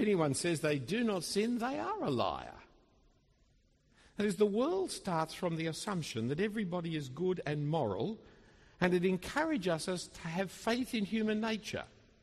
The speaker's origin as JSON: {"language": "English", "country": "Australia", "tie": "born there", "said": "I was born in Australia. I've never been to Denmark."}